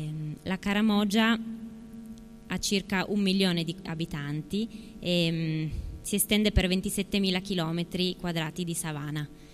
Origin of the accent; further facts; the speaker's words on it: Turin, Piedmont, Italy; sono di Torino